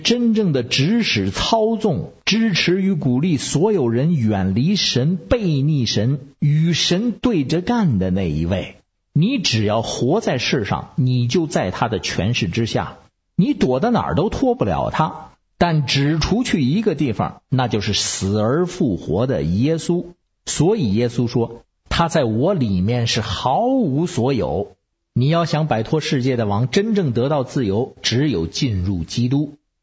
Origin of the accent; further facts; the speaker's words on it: Beijing, China; 我是北京的…